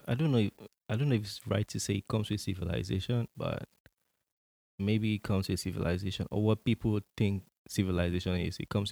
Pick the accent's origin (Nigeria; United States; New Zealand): Nigeria; I'm Nigerian. That's my story.